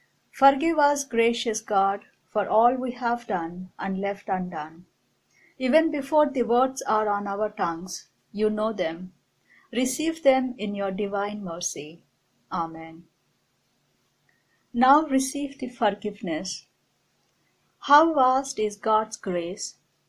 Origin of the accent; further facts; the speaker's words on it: Delhi, India; I'm from Delhi, India.